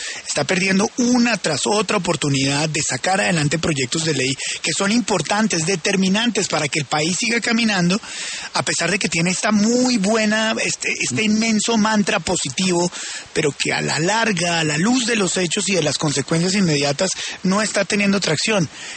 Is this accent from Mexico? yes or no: no; Colombia